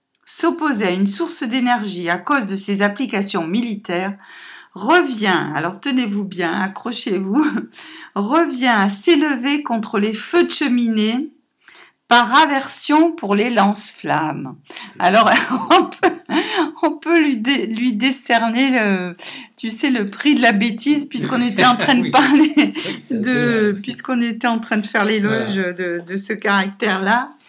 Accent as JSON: {"language": "French", "region": "Provence-Alpes-Côte d'Azur", "country": "France", "said": "il se trouve que moi je suis du Vaucluse et que justement quand j'avais 14-15 ans, il y avait une sortie d'école qui nous a amené à Marcoule"}